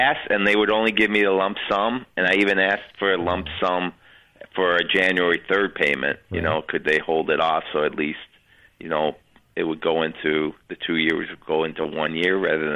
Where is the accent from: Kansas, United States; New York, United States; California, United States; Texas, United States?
New York, United States; Buffalo; now in Connecticut, United States; And I grew up in Buffalo, so I've had a long, torturous football life of rooting.